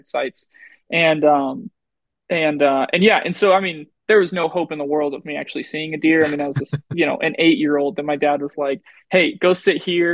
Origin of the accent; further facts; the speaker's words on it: Colorado, United States; I'm gonna say I'm from Colorado and forever have to like say not the pretty part.